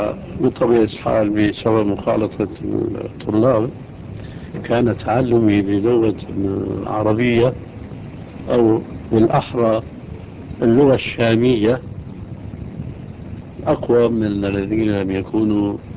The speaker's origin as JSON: {"language": "Arabic", "country": "Syria", "said": "لما جينا إلى دمشق ما كنا نعرف شيئا من القراءة والكتابة كما يقولون عندنا في سوريا"}